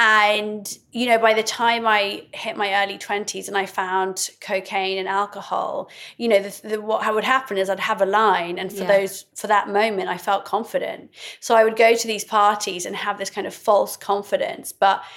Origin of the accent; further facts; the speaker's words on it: Oxford, South East England, United Kingdom; I was an Iraqi Muslim growing up in Oxford, which was very white.